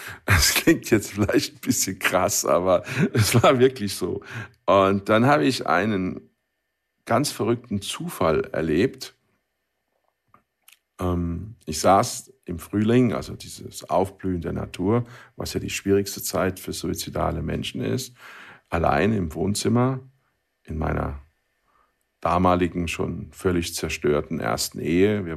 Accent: Oggersheim, Rhineland-Palatinate, Germany; born or raised there

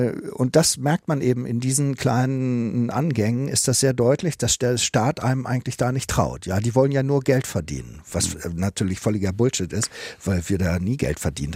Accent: Hamburg, Germany; Und ich war ja Hamburger Jung, ne? Ich war ja aus der Stadt.

